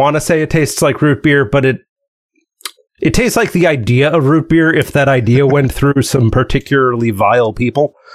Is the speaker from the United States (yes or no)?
yes; Maine, United States; I mean, I'm from Maine, right?